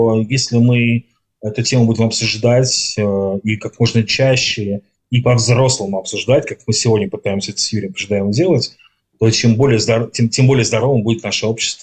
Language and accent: Russian; Saint Petersburg, Russia; в мою молодость, например, да, в мою юность, в мое детство, у нас в Петербурге